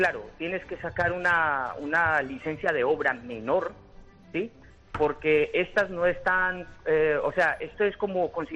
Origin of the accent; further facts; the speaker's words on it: Colombia; now in Spain; Soy español, tengo la nacionalidad española, soy de origen colombiano